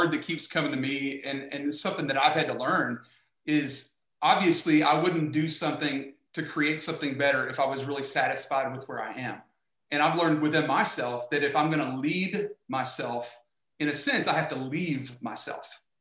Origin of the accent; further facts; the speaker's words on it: Oklahoma, United States; I look at it like, I'm from Oklahoma, and I love the story of Jim Thorpe.